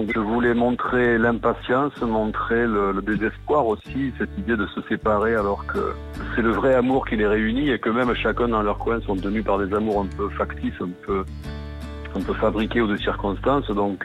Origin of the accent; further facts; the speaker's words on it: Occitanie, France; je voulais parler aussi de mon pays natal, c'est-à-dire l'Occitanie, de la langue occitane qu'on y parle toujours